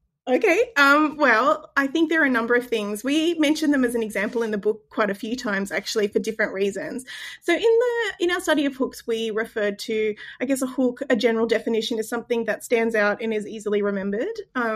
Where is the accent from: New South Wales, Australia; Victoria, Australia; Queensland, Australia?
Queensland, Australia; Gold Coast; So I'm in Australia like you are, and I grew up in Queensland on the Gold Coast.